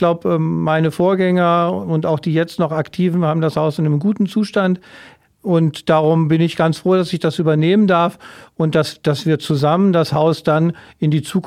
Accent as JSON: {"language": "German", "region": "North Rhine-Westphalia", "country": "Germany", "tie": "born or raised there", "said": "Ich vergleiche das vielleicht mal mit meiner Heimatregion. Die Westfalen sind da deutlich zurückhaltender, als ich das hier erlebt habe."}